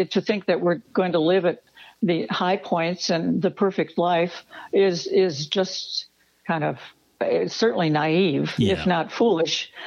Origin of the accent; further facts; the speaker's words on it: Wisconsin, United States; now in Mound, United States; I'm in Minnesota, and I'm from Wisconsin originally.